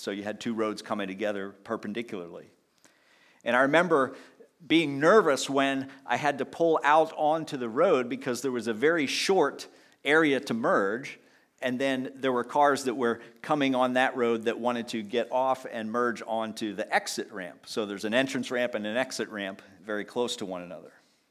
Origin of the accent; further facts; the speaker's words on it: Pennsylvania, United States; When I learned to drive growing up in Pennsylvania, we had an overpass near one highway